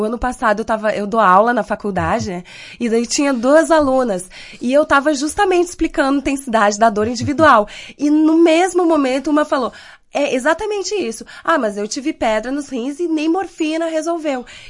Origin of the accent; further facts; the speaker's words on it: Passo Fundo, Rio Grande do Sul, Brazil; eu sou de Passo Fundo, né, natural de Passo Fundo. A minha mãe, na verdade, é daqui de Marau, né? Mas eu sou de Passo Fundo